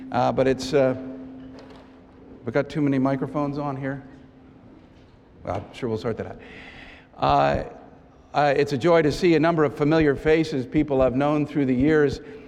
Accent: New York City, New York, United States; I was born and raised in New York City. My parents were not believers in Christ.

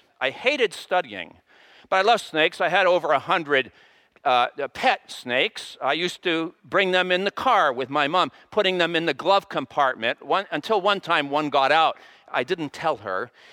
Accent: Wellesley, Massachusetts, United States; I grew up in Wellesley

